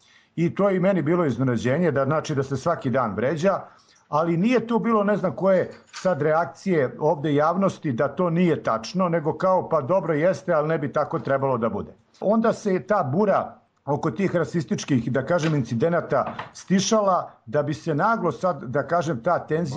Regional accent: Serbia; kod nas u Srbiji

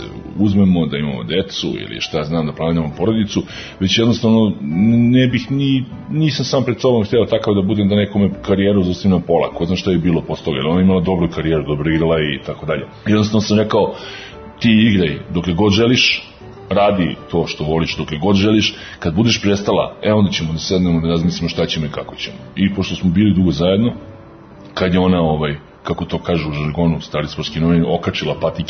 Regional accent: Belgrade, Serbia; u Beogradu sam rođen, u Beogradu sam odrastao i rock and roll sam slušao.

